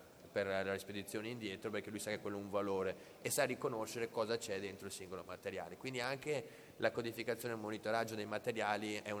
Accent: Vicenza, Veneto, Italy; io sono originario di Vicenza

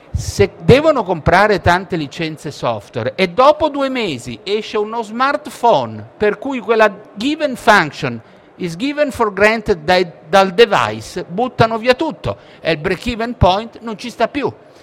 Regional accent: Genoa, Liguria, Italy; io sono di Genova

